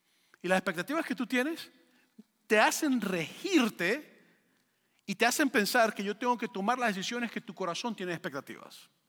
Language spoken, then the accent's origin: Spanish; Venezuela; Spanish is a second language; De paso, yo soy venezolano